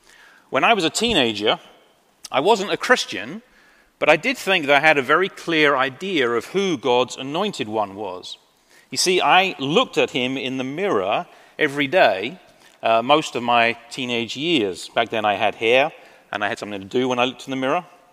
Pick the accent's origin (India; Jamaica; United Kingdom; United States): United Kingdom; England; I am English. I actually hold three citizenships. I am British by birth. I'm American because of marrying my darling wife, Kelly. And most importantly, I am a citizen of heaven by the grace of God.